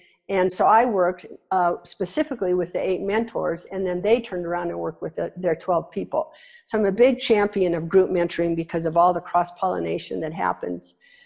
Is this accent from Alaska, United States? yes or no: no; Nebraska, United States; I grew up in Nebraska.